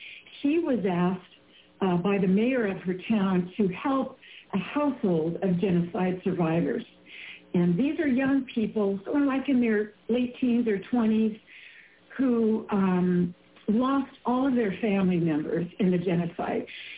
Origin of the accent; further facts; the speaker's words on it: Nebraska, United States; accent: Midwestern twang; now in New Jersey, United States; I grew up in Nebraska, so you'll hear a little bit in Midwestern twang and points of view here. But I live in New Jersey now